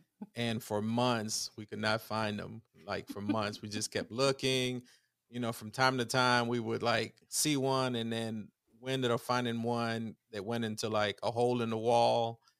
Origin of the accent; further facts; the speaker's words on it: New York, United States; I'm from New York. We don't bury it.